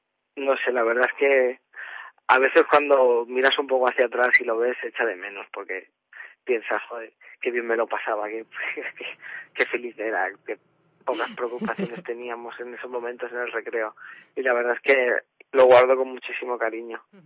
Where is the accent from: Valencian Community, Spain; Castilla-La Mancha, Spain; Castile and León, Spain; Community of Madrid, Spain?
Community of Madrid, Spain; Fuenlabrada; Muchísimos, pero sí, hasta hace nada estaba correteando por allí.